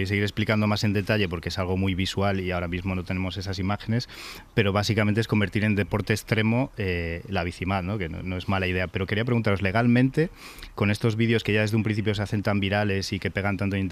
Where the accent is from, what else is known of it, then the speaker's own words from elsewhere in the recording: A Coruña, Galicia, Spain; Va a ser porque soy de Coruña, sí